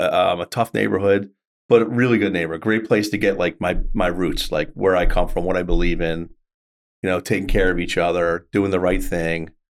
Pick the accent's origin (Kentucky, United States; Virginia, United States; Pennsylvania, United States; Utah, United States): Pennsylvania, United States; Philadelphia; You know, I grew up originally in East Falls, which is a tough little neighborhood.